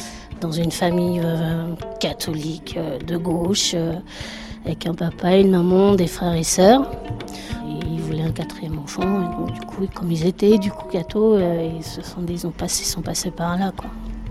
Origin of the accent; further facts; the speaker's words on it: France; en tant que française